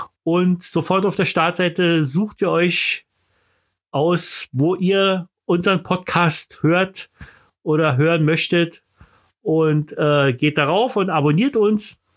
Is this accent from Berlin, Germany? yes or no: yes; Berlin, Germany; Ich bin Berliner